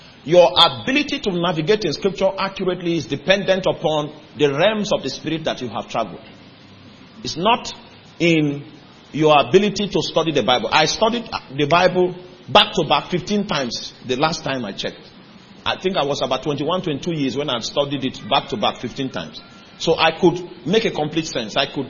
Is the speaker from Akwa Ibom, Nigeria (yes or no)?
no; Lagos, Nigeria; Let me tell you where I'm coming from. I'm coming from Lagos. The name of the place where I'm coming from is called Lagos.